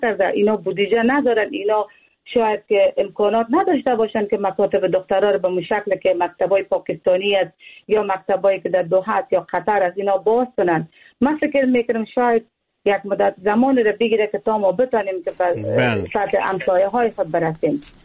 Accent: Afghanistan; من یک افغان هستم

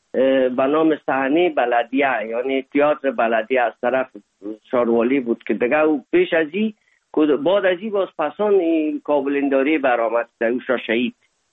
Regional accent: Afghanistan; moved away; سال 1990 از افغانستان اولین سفر آمدیم هندوستان

